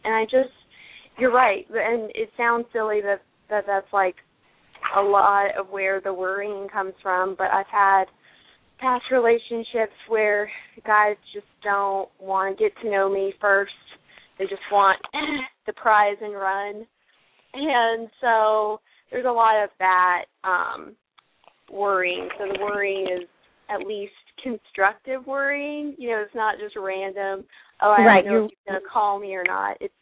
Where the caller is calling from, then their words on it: Brooklyn, New York, United States; I'm calling from Brooklyn.